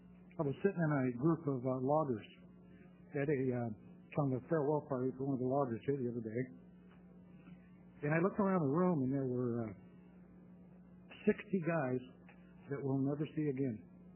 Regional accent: Myrtle Creek, Oregon, United States; I'm a dentist, previously born and raised in Myrtle Creek, but now live in the Senator Farno's district over by the Reindeer Farm, not too far from there.

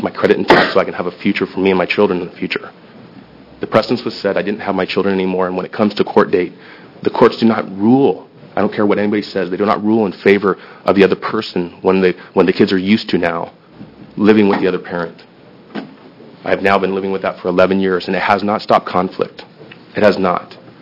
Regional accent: Beaverton, Oregon, United States; I'm from Beaverton. I'm a father of a divorce with two kids.

